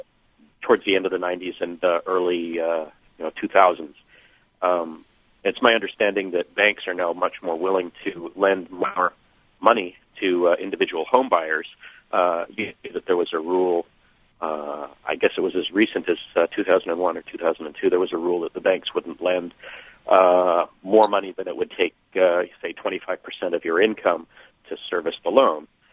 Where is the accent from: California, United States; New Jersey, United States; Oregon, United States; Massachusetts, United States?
California, United States; Berkeley; now in Urbana, United States; I'm originally from the Berkeley, SF Bay Area.